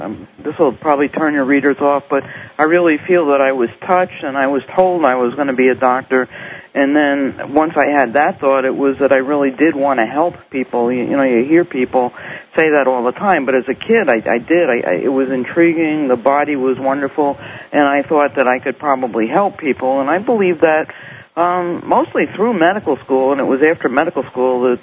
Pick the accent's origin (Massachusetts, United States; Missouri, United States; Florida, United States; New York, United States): New York, United States; I'm from New York, in case you couldn't tell that already.